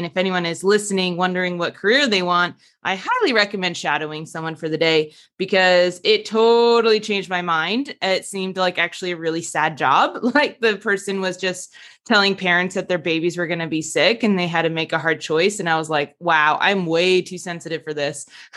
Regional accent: New Jersey, United States; also born or lived in Houston, Texas; So originally from New Jersey in the United States, and then I moved to Houston, Texas for 8 years

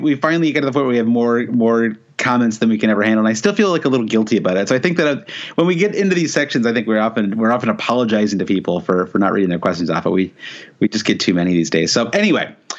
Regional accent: United States; as an American, too

